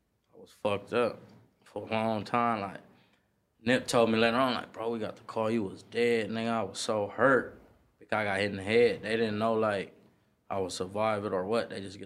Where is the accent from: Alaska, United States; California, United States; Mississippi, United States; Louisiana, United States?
California, United States; Los Angeles; Yeah, I'm from Slauson and Crenshaw, like same hood … same area. Born and raised.